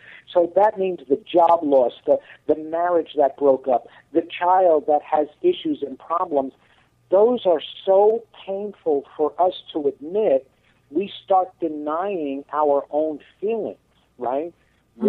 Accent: New York, United States; I'm coming from New York here, so I'm straightforward.

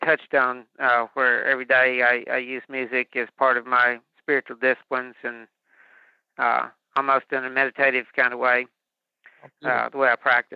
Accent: Tennessee, United States; The grassroots music scene where I grew up here in Middle Tennessee is incredibly rich, very diverse.

